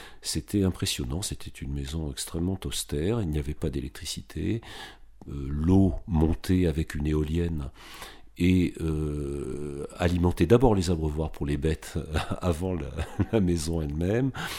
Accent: Casablanca, Casablanca-Settat, Morocco; born there; je suis pied noir, en réalité. Je suis né à Casablanca, au Maroc, d'une mère qui était elle-même née au Maroc dans les années 20.

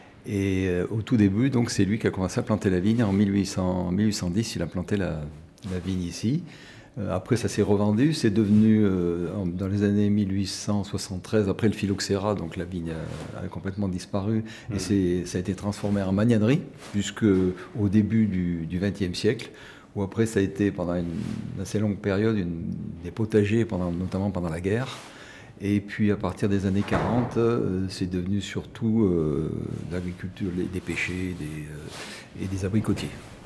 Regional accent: Portes-lès-Valence, Auvergne-Rhône-Alpes, France; now in Livron-sur-Drôme, France; je suis originaire de Port-et-Valence, dans la Drôme. J'habite à Livron depuis maintenant une quarantaine d'années.

